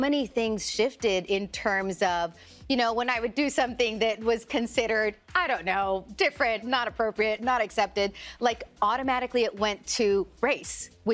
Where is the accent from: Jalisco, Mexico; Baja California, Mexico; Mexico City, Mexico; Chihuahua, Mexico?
Baja California, Mexico; Tijuana; I grew up on the south side of the border. I grew up in Tijuana in Mexico, and I would cross the border every day to go to school in San Diego.